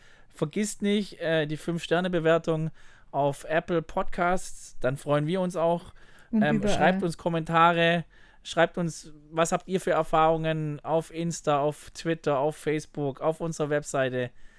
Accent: Baden-Württemberg, Germany; Als Schwabe muss da was drin sein.

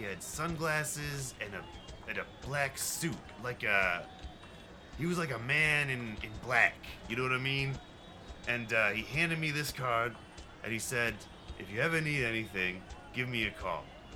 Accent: Midwest, United States; also born or lived in New York; I mean, I'm from the Midwest. Okay, I'm like, you know, I'm a typical Midwest boy.

